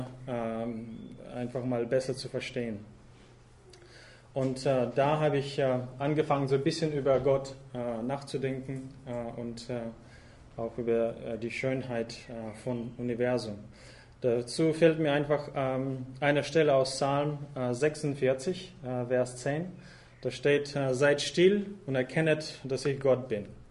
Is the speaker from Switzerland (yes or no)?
no; Russia; now in Germany; Ich bin, ja, wie gesagt, in Russland aufgewachsen und da habe ich einiges gelernt. Es ist ein schönes Land. Ich hab dort gerne gelebt. Ich habe eigentlich gedacht, dass ich ja, Russe war.